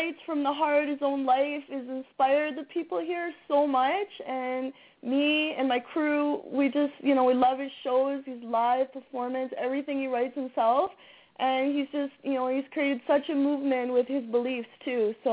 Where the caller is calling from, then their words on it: Calgary, Alberta, Canada; from Calgary. I'm calling.